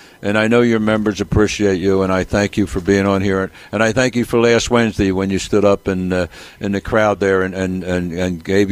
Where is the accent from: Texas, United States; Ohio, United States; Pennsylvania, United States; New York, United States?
Pennsylvania, United States; Philadelphia; The jobs that we had when I grew up in Philadelphia and Kensington, where you could walk down a corner and get a job at a carpet mill